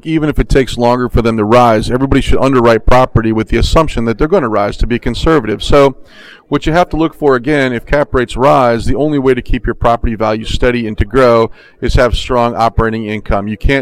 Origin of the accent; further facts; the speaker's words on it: Orlando, Florida, United States; I'm from Orlando, so I can pick on Tampa.